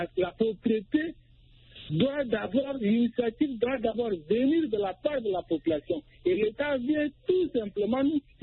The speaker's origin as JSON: {"language": "French", "region": "N'Djamena", "country": "Chad", "said": "Par exemple, ici, chez moi, en Niamena, les jeunes s'organisent par quartier."}